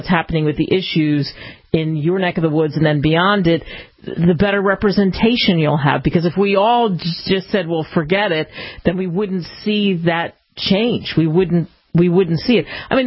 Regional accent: Pennsylvania, United States; I grew up in having an opinion growing up outside of Philadelphia.

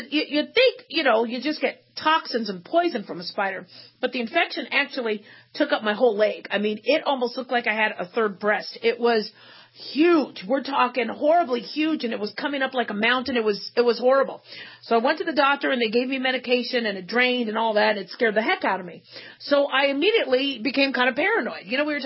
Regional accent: Phoenix, Arizona, United States; growing up in Phoenix, you'd hear men who would be sitting on the potty going number two, getting bit by a black widow.

